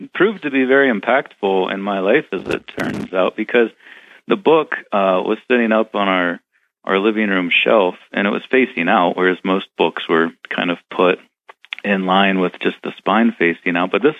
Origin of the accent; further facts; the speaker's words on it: Ohio, United States; And I grew up in Northeast Ohio.